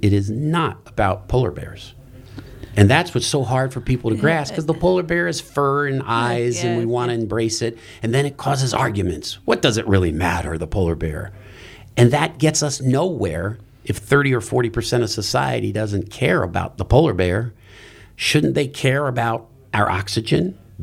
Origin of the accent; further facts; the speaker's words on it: Aurora, Illinois, United States; Many communities around, including my hometown of Aurora, Illinois, have multiple drop sites.